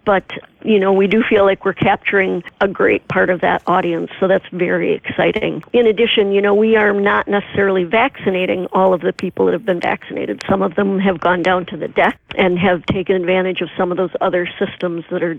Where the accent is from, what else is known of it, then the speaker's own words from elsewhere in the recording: Minneapolis, Minnesota, United States; now in Two Harbors, United States; I grew up in South Minneapolis, and that's where I moved from.